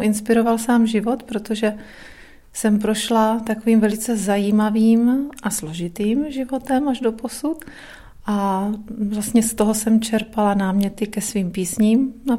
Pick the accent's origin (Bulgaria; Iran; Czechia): Czechia; Brno, South Moravian Region; Ano, narodila jsem se v Brně, žiji v Brně. Jsem Brňák srdcem i duší.